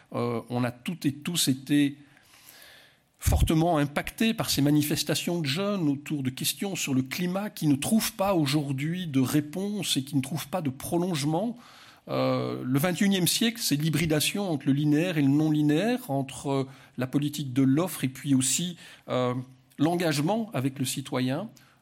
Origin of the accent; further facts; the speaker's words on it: Belgium; Alors, je viens de Belgique. Pour nous, la proximité, c'est quand on a fait 50 kilomètres.